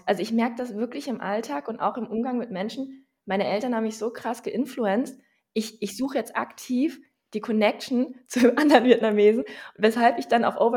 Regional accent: Brandenburg, Germany; meine Eltern waren auch DDR-Gastarbeiter und wir waren in Brandenburg, also ich bin in Brandenburg aufgewachsen

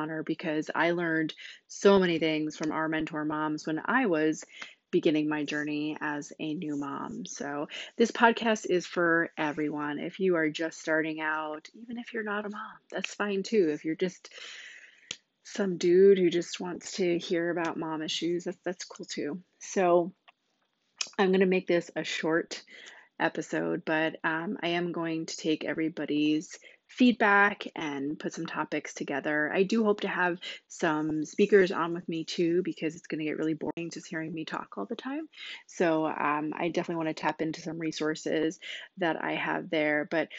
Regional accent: New Jersey, United States; So I was born and raised in New Jersey.

